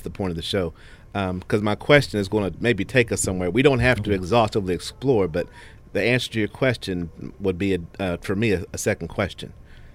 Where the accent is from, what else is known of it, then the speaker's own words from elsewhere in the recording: West Virginia, United States; I'm from West Virginia.